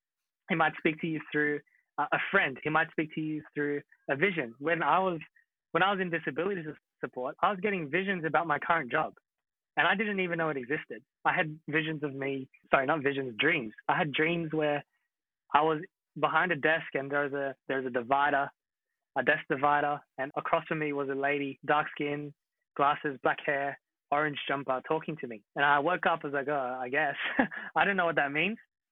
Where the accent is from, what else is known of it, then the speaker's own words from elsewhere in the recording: Philippines; So being Filipino and whatever, Asian, education equals success, right?